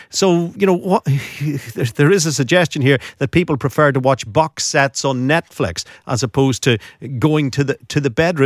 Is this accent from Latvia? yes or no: no; Northern Ireland, United Kingdom; Presuming that you keep in mind that we're Northern Irish and we don't like to do anything that would be seen as too adventurous.